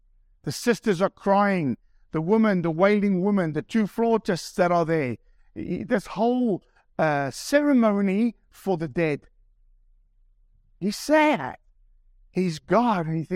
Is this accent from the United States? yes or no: no; South Africa; I'm from South Africa. Yeah? And South Africa is where real men are made.